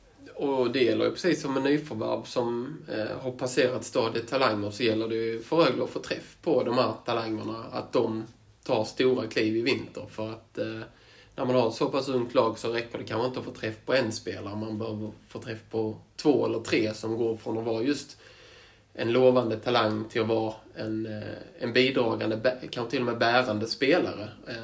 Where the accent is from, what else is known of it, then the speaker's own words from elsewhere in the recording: Ängelholm, Skåne, Sweden; Jag är uppvuxen i Ängelholm